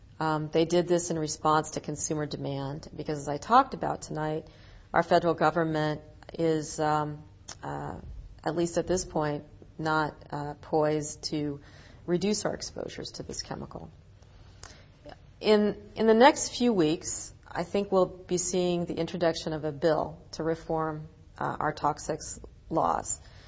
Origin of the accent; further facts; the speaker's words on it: Oregon, United States; My home state of Oregon, unfortunately, was unable to get a ban through the legislature